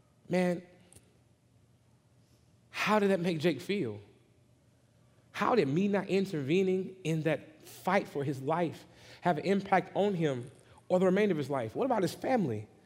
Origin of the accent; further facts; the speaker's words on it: Lumberton, Mississippi, United States; So back where I'm from, Lumberton, Mississippi, my hometown, my stomping ground, you had to know how to fight.